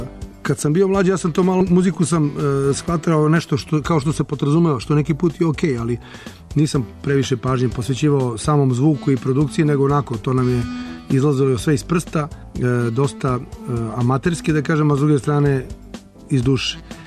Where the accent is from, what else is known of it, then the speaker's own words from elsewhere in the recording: Belgrade, Serbia; ja sam rođen sam na Zvezdari, svoje te prve, da kažem, školske dane sam proveo na Zvezdari